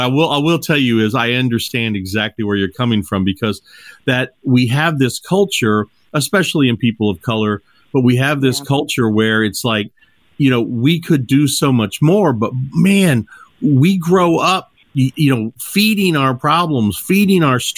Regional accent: Louisville, Kentucky, United States; I'm from the South too. I'm from Louisville, Kentucky, and I have family down in Georgia

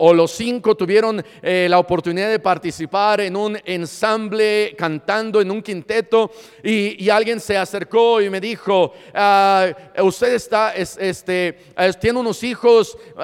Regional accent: Puebla, Mexico; Y pues somos de Puebla.

